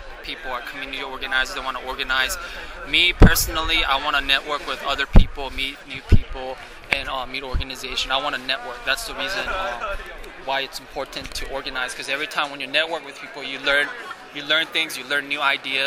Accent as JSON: {"language": "English", "town": "Los Angeles", "region": "California", "country": "United States", "said": "I'm from Los Angeles."}